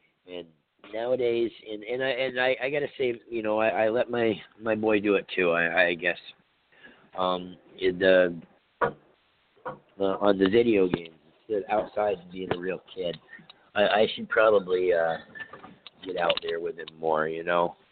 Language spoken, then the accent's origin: English; Vermont, United States; Well, growing up in Vermont, we usually had the white Christmases.